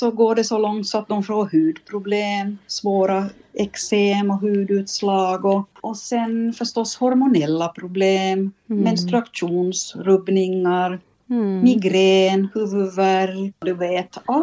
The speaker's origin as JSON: {"language": "Swedish", "town": "Vaasa", "region": "Ostrobothnia", "country": "Finland", "tie": "born there", "said": "Jag är född i Vasa. Aha. Och där fanns ju många finska barn på gården. Så jag har lärt mig via de här barnen."}